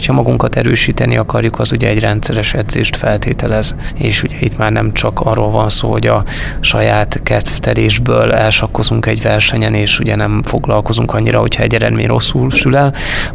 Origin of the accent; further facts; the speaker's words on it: Borsod-Abaúj-Zemplén, Hungary; Én alapvetően ugye így borsodiként azt mondom